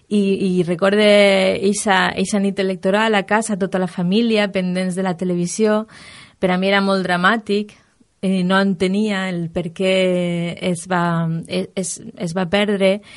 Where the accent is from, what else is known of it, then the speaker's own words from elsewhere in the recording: Godella, Valencian Community, Spain; Efectivament, així me vaig criar i així viuen els meus pares i bé, és el meu poble.